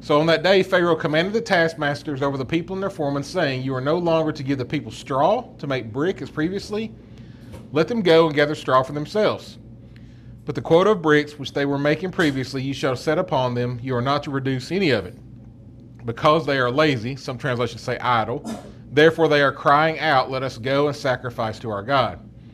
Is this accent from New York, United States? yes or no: no; Tennessee, United States; And Lord, we are from Tennessee, so we know that we will probably snap back and see some more cold weather.